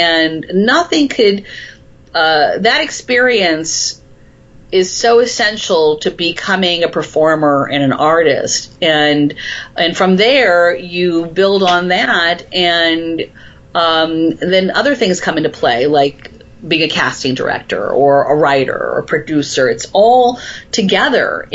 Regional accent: Florida, United States; And I grew up in Florida, and when I came up here because I got a job at Stage Door Manor, which is up in the Catskills.

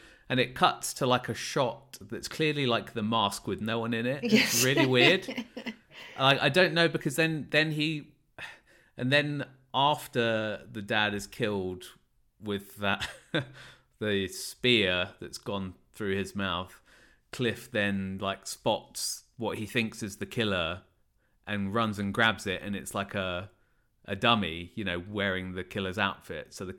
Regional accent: United Kingdom; kind of being a Brit, you know, there's a lot of credits, you know, that I recognize.

